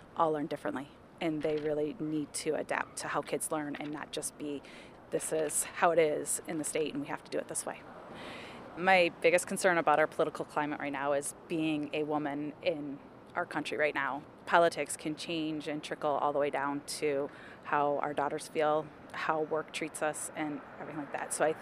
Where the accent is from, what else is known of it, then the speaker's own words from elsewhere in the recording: Wayne, Michigan, United States; I'm from Wayne, Michigan. The most important issues to me as a Michigan voter are education.